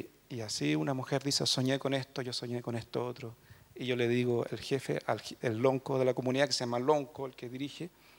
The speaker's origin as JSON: {"language": "Spanish", "region": "southern Chile", "country": "Chile", "said": "me hice mapuche de la mala manera, de la peor manera, del mundo racista chileno del sur de Chile."}